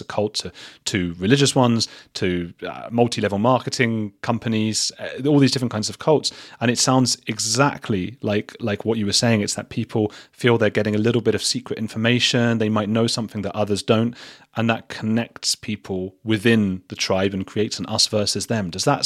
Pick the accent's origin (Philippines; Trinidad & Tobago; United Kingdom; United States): United Kingdom; England; I think I'd score quite high in some respects because I'm English